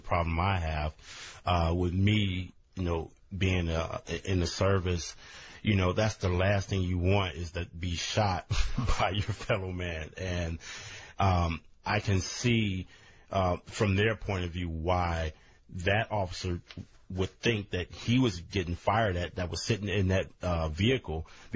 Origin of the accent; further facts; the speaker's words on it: Inglewood, California, United States; I grew up in Inglewood, in the heart of Inglewood, and saw a lot of stuff.